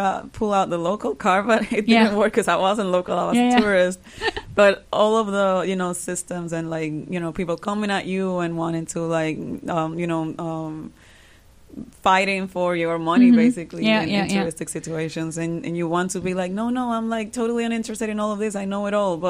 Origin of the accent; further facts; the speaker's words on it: Dominican Republic; Like, growing up in the Dominican Republic, you're very aware of all of this performativity for an outsider's case